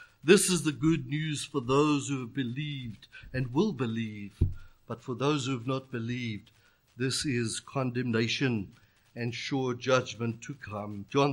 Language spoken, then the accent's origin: English; KwaZulu-Natal, South Africa; I grew up in Zululand, which is KwaZulu-Natal, on the north coast of South Africa. And it's a hot and very humid climate where I grew up.